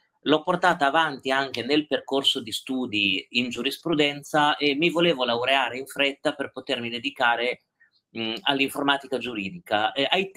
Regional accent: Emilia-Romagna, Italy; Io sono emiliano, da noi in Emilia c'è un po' la cultura del motore, no?

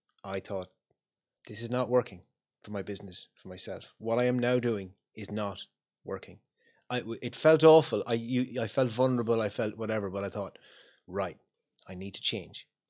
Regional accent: Connacht, Ireland; I set up in Mayo, where I'm from. I done a talk in my hometown years ago, and I advertised in the local newspaper.

